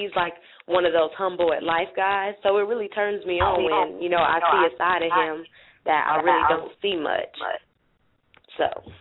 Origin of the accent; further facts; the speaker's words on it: California, United States; now in Texas, United States; I'm from California, but I'm currently living in Texas.